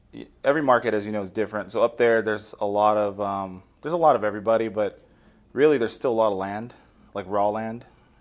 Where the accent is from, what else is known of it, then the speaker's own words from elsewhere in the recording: Tacoma, Washington, United States; Tacoma, Washington. Yeah. So it's kind of, well, the outskirts of Tacoma, really. So yeah, Washington State, really.